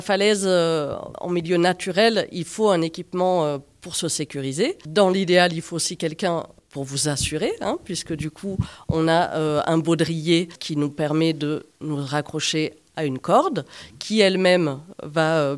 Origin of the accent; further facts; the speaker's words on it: the Alps, France; Et puis, je suis originaire des Alpes, donc c'était assez naturel pour moi.